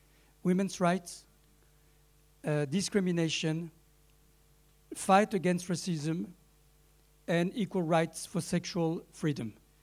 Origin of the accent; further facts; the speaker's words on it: western France, France; puisque je suis moi-même de l'Ouest.